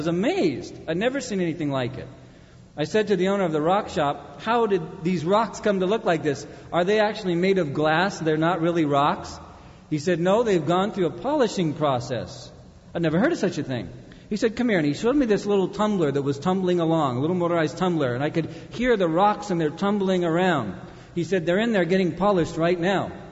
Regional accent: Anaheim, California, United States; When I was a young boy, I grew up in Anaheim

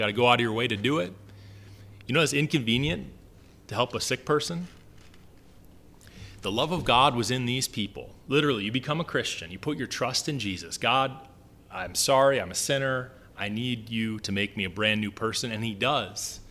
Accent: Wisconsin, United States; also born or lived in Minnesota; I was born in Minnesota, but I grew up in Wisconsin.

